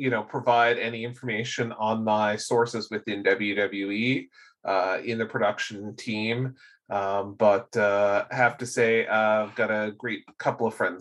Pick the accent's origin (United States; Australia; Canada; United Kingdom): Canada; Newfoundland and Labrador; I grew up in Newfoundland, and I lived about 3 hours outside of St. John's.